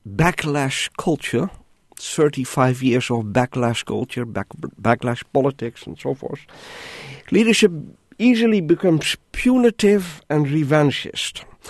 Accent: Netherlands; I come from the Netherlands, where soft drugs have been decriminalized, are legal, for you can buy it for personal use

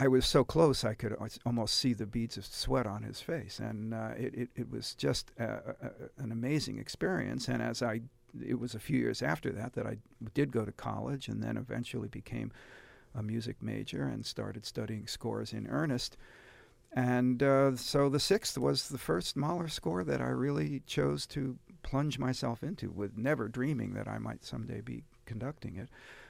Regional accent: New York, United States; I was an adolescent, really, growing up in the New York area during the heyday of Leonard Bernstein's music directorship in the early 60s.

